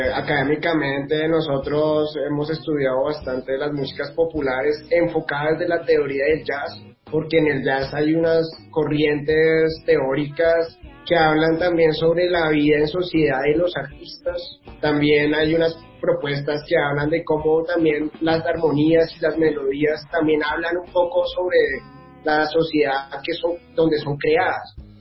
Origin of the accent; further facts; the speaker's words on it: Colombia; y es que en la autopista ya se ve mucho de lo que somos como colombianos, ¿no?